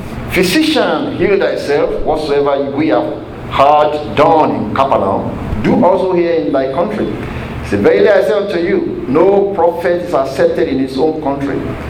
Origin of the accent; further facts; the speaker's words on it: Nigeria; many of us Nigerians that you see over here, that many of us are older people. We came all the way from Nigeria to this place